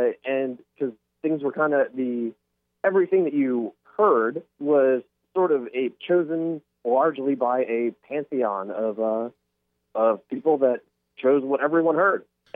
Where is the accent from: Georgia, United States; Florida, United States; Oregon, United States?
Florida, United States; Tampa; correct, and actually I'm from Tampa originally.